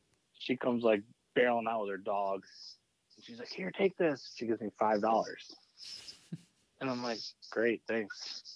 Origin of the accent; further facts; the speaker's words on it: Rochester, United States; He's from my hometown of Rochester